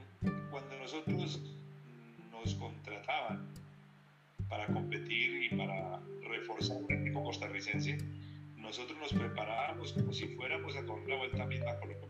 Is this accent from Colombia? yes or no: yes; Colombia; como ciclista colombiano que fui y que representé en muchas ocasiones a empresas de Costa Rica